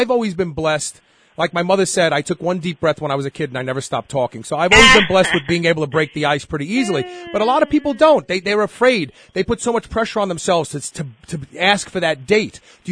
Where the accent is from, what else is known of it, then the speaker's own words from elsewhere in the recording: Brooklyn, New York, United States; we have an old saying when I grew up in Brooklyn on the streets, and I heard my father use this term first.